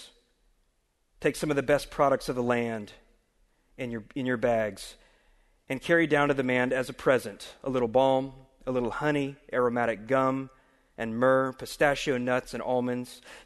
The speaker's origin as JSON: {"language": "English", "town": "Dallas", "region": "Texas", "country": "United States", "tie": "born or raised there", "said": "Growing up in Dallas, I really wasn't sure that there was anything beyond the county line of Dallas"}